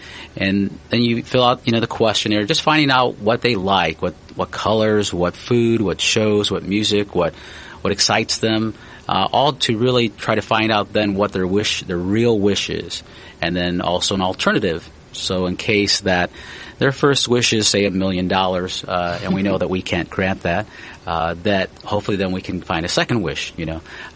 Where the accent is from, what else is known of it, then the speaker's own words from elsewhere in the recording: Chicago Heights, Illinois, United States; born there; now in Peoria, United States; I originally was born in Chicago Heights, which is about 30 miles south of Chicago. And I came to attend Bradley University without ever seeing or visiting it. And then I stayed.